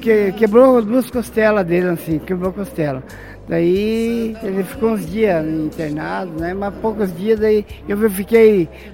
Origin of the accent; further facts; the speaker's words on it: Santa Catarina, Brazil; now in Barra Bonita, Brazil; A gente, nós viemos de Santa Catarina, aqui para Barra Bonita, em 68. Faz 54 anos. Faz 54 anos. Então a gente morou aqui direto, né? Viveu aqui.